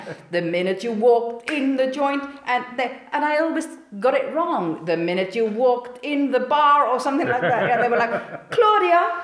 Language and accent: English; Reykjavik, Capital Region, Iceland; moved away as an adult; now in Wales, United Kingdom; I'm actually from Reykjavik, but I've lived so much of my life in Wales. So basically, I feel actually I'm half British now. Mm. I moved to Britain when I 1996 to study drama